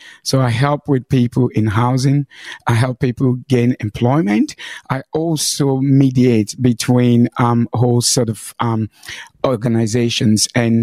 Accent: Sierra Leone; now in Tasmania, Australia; I came to Tasmania in 2004 as a refugee, and I came from Sierra Leone

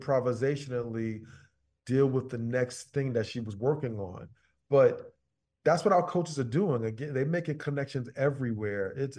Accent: Brooklyn, New York, United States; So you can be someone who, as you talked about my accent, sometimes I'm that guy from Brooklyn

